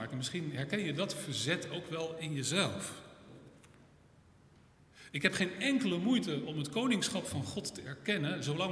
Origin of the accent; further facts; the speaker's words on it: Netherlands; die wetten die Willem-Alexander ondertekent, daar heb ik als Nederlander rekening mee te houden.